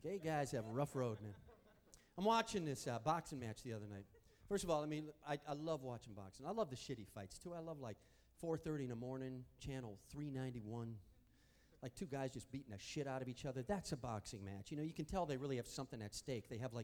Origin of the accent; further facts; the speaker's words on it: Wisconsin, United States; I'm from Wisconsin. I know how hard it is to skate, let alone figure skate.